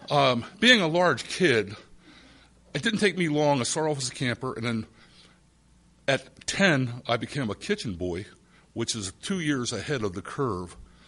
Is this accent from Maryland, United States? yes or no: yes; Baltimore, Maryland, United States; I was born and raised in Hollandtown in Baltimore.